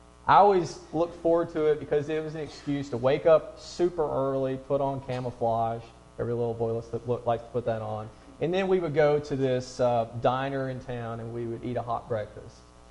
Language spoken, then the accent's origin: English; Tennessee, United States; Now, I'm from West Tennessee, and it's not as hilly as it is in other places